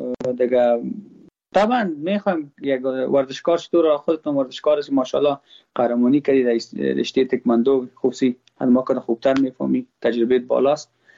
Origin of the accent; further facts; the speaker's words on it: Afghanistan; من خوش نم ما خود ما افغان هستم